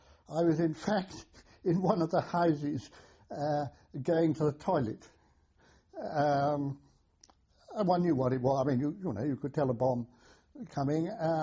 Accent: Jabalpur, Madhya Pradesh, India; born there; I was born in Jabalpur, India, which was in those days known as Central Provinces.

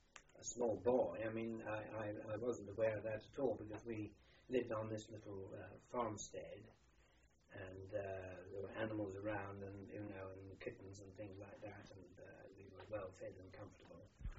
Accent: Truro, South West England, United Kingdom; born there; Yes, I was born in Truro on the 26th of April, 1923.

